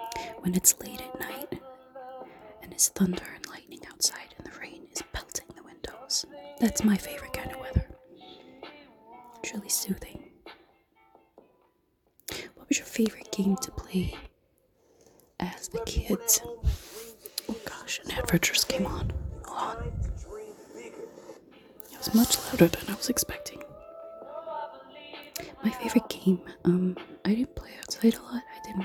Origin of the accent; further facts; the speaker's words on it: Scotland, United Kingdom; I'm sure I've tripped up on it a few times. And that's because I'm actually Scottish.